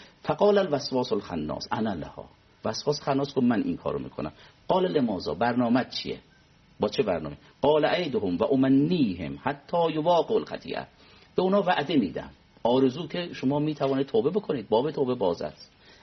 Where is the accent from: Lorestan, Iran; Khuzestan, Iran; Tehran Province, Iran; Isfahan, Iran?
Tehran Province, Iran; Rey; من خودم تو شهر ری به دنیا اومدم و اونجا رشد کردم